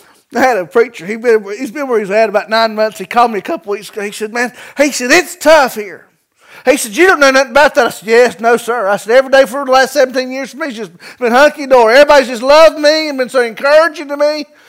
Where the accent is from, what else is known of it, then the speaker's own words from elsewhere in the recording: North Carolina, United States; Now, we're from North Carolina. In my opinion, the greatest state in the Union.